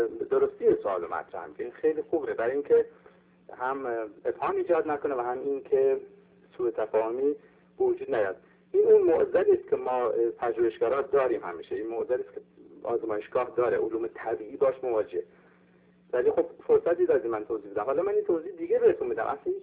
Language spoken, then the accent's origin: Persian; Iran; اگر من این لباس پزشکی رو در بیام به عنوان یک ایرانی در موردش صحبت کنم، صحبت دیگه ای میکنم